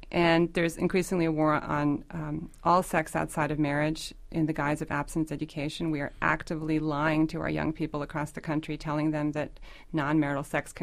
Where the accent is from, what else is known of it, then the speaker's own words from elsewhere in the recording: the South, United States; And yes, I grew up in the South, and evangelicalism was not fixated on sex.